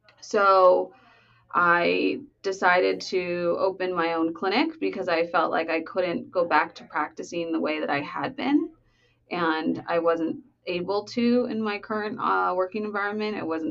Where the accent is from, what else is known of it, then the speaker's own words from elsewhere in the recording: Los Angeles, California, United States; And then when I was, and I'm from Los Angeles.